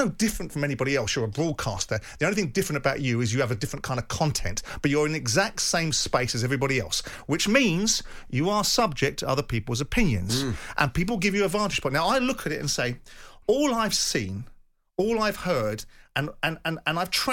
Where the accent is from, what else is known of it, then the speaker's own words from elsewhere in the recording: Thornton Heath, London, United Kingdom; I was raised in Thornton Heath. I went to a state school and was expelled.